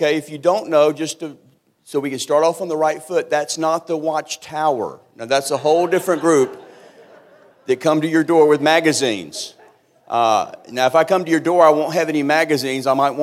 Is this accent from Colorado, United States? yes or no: no; Arlington, Texas, United States; we are living in a culture here in North Texas. I'm from Arlington